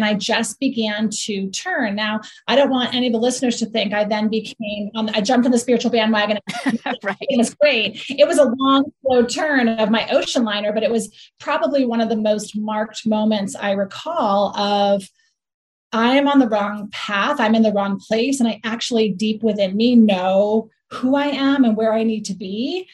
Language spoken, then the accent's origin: English; New England, United States; moved away as an adult; to survive my family of origin and to survive where I grew up in New England.